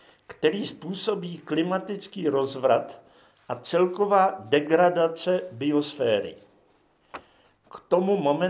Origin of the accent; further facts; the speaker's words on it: Moravia, Czechia; nejen proto, že jsem z Moravy